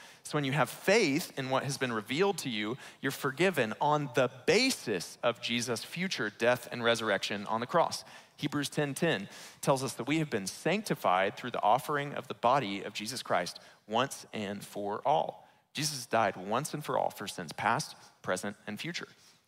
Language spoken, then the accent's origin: English; Baytown, Texas, United States; My parents, I grew up in Baytown, Texas.